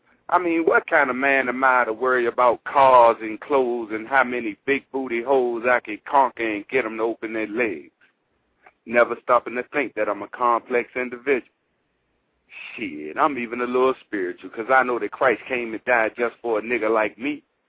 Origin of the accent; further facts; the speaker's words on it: Washington, District of Columbia, United States; now in Tampa, United States; I'm actually calling you from Tampa, but I'm from Washington D.C. though.